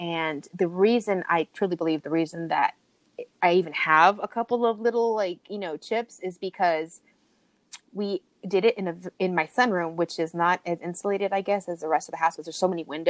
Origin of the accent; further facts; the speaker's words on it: Puerto Rico; Maybe it's because I'm from Puerto Rico.